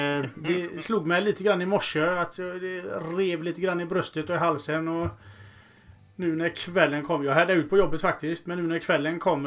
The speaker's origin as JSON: {"language": "Swedish", "town": "Gothenburg", "region": "Västra Götaland County", "country": "Sweden", "said": "eftersom vi både du och jag är från Göteborg"}